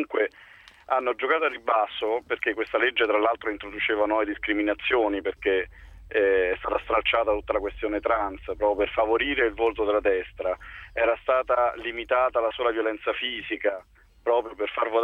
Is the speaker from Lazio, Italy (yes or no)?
yes; Rome, Lazio, Italy; sono di Roma, appunto, ho 39 anni, sono gay e di sinistra.